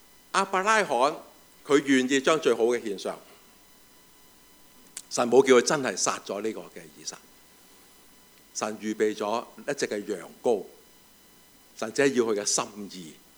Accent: China; 我们中国人都很懂得送礼的，是不是？懂不懂送礼？我们有送礼的文化的，是不是？

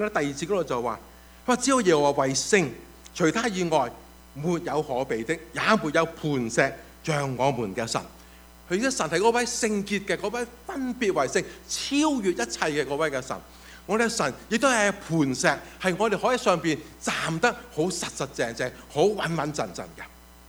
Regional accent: China; 我们中国人呢的看法是什么呢？

